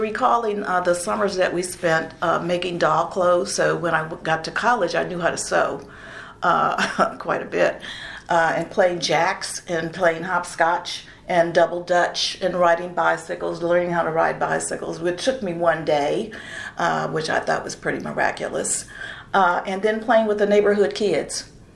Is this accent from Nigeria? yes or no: no; Kinloch, Missouri, United States; born there; I was born in St. Louis, Missouri, and more accurately, a suburb of St. Louis, Missouri, called Kinloch, Missouri's first black city.